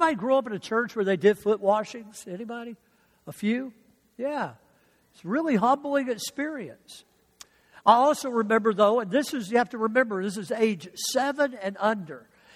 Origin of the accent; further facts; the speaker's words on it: Mobile, Alabama, United States; I grew up in Pleasant Valley Assembly of God in Mobile, Alabama.